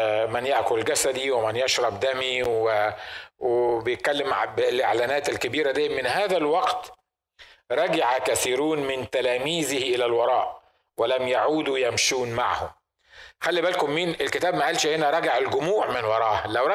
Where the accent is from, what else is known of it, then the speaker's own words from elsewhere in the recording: Upper Egypt, Egypt; احنا عندنا في الصعيد لما بيجوزوا واحده من البنات يعملوا زفه كبيره